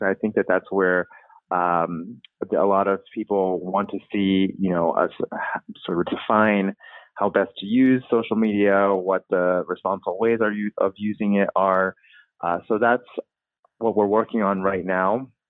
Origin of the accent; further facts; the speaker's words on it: Taiwan; I spent part of my life growing up in Taiwan